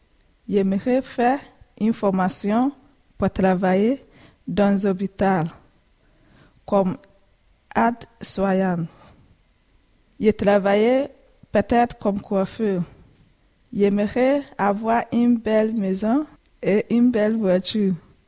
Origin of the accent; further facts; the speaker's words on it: Ghana; moved away as an adult; now in Liège, Belgium; Je viens de Liège. Mon passé, j'habitais au Ghana. J'habitais avec ma mère, mon frère et ma sœur.